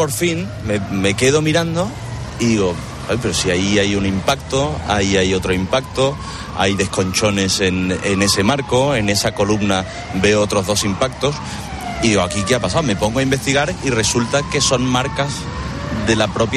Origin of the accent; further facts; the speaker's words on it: Seville, Andalusia, Spain; A mí me encanta pasear por Sevilla, que es mi ciudad, de donde soy.